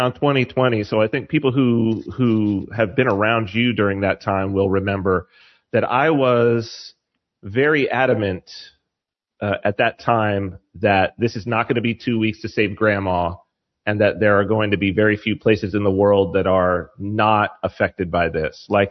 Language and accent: English; San Bernardino, California, United States; also born or lived in New Hampshire; And the city that I'm from, San Bernardino, it's an older city. It's a little more conservative, certainly, than